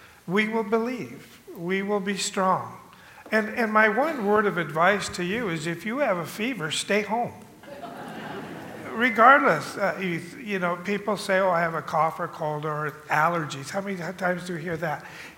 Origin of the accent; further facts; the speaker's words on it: California, United States; I grew up in California, a couple towns over from a city called Thousand Oaks.